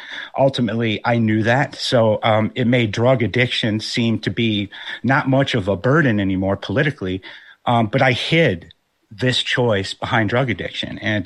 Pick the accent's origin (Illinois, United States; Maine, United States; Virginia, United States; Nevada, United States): Illinois, United States; Rockford; I'm wearing a Rockford Peaches hat from League of Their Own. That's my hometown. Shout out to Rockford.